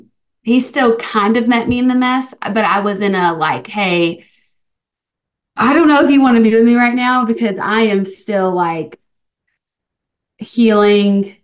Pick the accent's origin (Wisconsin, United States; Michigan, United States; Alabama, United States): Alabama, United States; also born or lived in Santa Monica, United States; Because I've moved here from Santa Monica. I'm from Alabama, but lived in Santa Monica for like 4 years, like right by the beach.